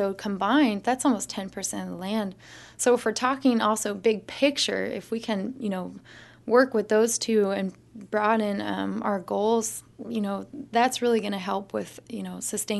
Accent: Pueblo of Laguna, New Mexico, United States; I'm a tribal member. I'm from the Pueblo of Laguna.

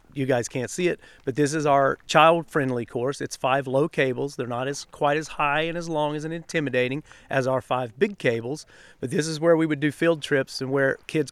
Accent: North Carolina, United States; Since we're from North Carolina, the best state in the world for rhododendron

